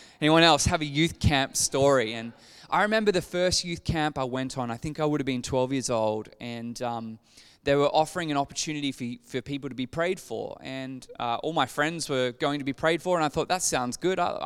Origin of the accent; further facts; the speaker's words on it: Newcastle, New South Wales, Australia; So I grew up in Newcastle.